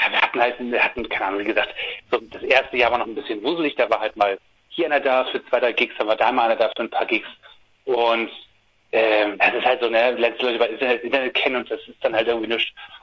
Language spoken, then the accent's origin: German; Flensburg, Schleswig-Holstein, Germany; ich komme mal aus Flensburg und so, das ist eine Kleinstadt